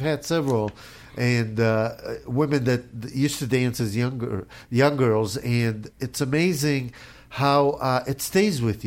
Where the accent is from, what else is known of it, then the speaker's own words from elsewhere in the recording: Las Vegas, Nevada, United States; in the 70s I grew up in Vegas